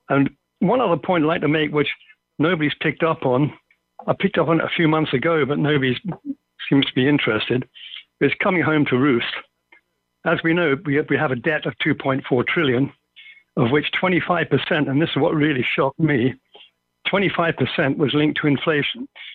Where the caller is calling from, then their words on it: Los Boliches, Andalusia, Spain; from Los Boliches.